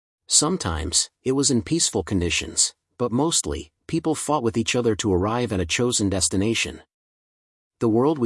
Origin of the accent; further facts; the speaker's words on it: Turkey; I am from Turkey, a land that has suffered impossible wars.